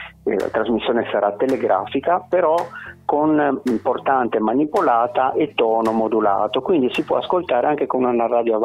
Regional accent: Genoa, Liguria, Italy; perché da buon genovese sono 16 euro di marca da bolla

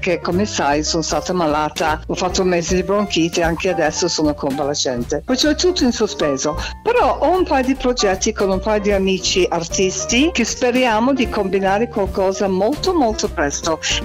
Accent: England, United Kingdom; Italian is a second language; Ma io sono inglese con un problema

